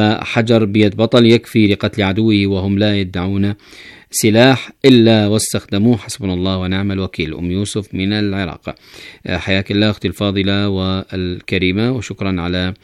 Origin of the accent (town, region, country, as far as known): Yemen